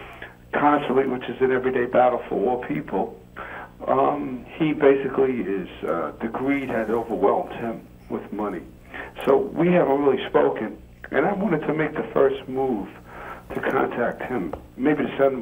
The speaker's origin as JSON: {"language": "English", "town": "Brooklyn", "region": "New York", "country": "United States", "said": "I'm from Brooklyn, New York."}